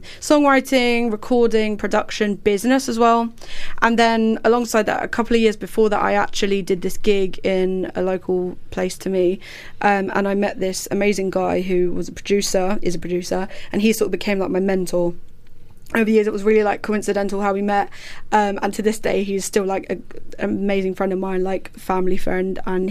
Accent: East of England, United Kingdom; So I grew up in a little town called Hertfordshire.

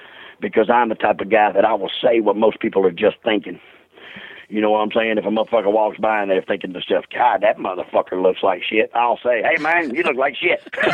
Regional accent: Sydney, New South Wales, Australia; born there; I was born in Sydney, Australia.

